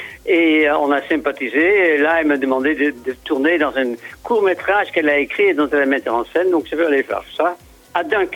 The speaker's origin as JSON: {"language": "French", "country": "Netherlands", "moved": "as an adult", "lives_now": "France", "said": "C'est moi, quand j'ai quitté les Pays-Bas, quand j'avais 21 ans, à l'époque, pour être majeur, il fallait avoir 21 ans, et je suis parti directement vers la Méditerranée, parce que moi, je voulais du soleil."}